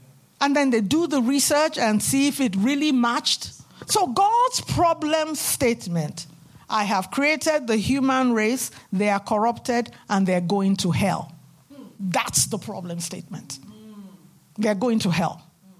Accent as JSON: {"language": "English", "country": "Nigeria", "tie": "born or raised there", "said": "I grew up in Nigeria, and my grandmother had a stall."}